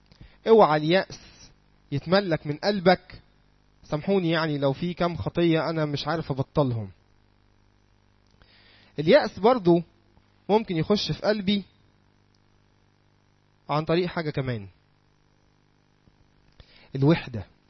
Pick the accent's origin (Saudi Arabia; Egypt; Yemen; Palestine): Egypt; احنا كمجتمع مصري